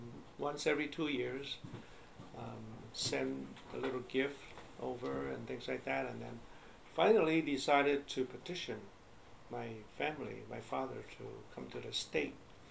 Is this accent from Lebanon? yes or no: no; Taishan, Guangdong, China; because I'm from Taishan, right? So one of the five districts in Guangdong Province